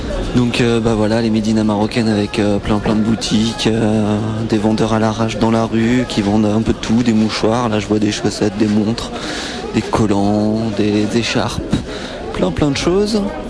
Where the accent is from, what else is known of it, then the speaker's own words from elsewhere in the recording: France; Je suis français.